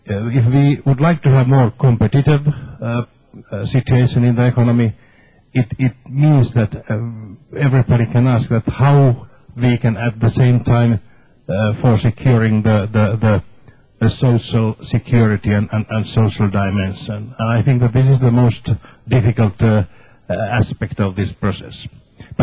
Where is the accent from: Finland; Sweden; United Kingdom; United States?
Finland; I come from Finland